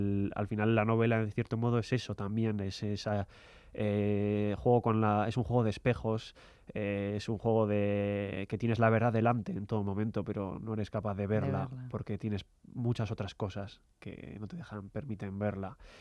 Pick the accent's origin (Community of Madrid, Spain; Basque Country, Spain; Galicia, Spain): Basque Country, Spain; propia de mi tierra, de Euskadi, del País Vasco.